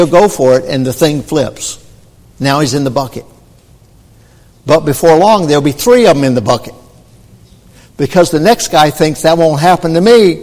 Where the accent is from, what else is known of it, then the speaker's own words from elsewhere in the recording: Southern United States, United States; I'm from the Bible Belt. I don't know anything about that.